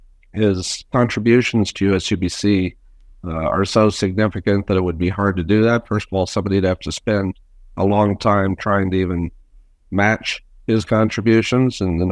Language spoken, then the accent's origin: English; Shakopee, Minnesota, United States; Because you know I hail from Shakopee, Minnesota as well.